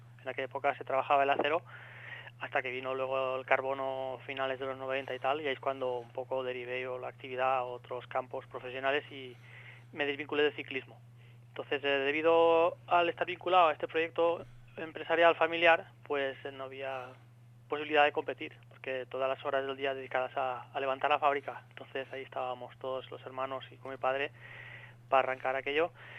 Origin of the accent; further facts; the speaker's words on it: Sueca, Valencian Community, Spain; now in Puerto de Sagunto, Spain; yo vivía entonces en Sueca, ahora vivo en Puerto Sagunto, yo soy de Sueca.